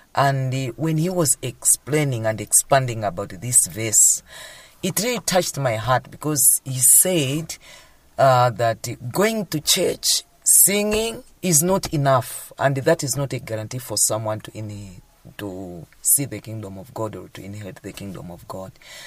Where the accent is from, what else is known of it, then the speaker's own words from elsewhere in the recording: Zomba, Southern Region, Malawi; from Zimba District, a teacher by profession, teaching at Boma CDSS.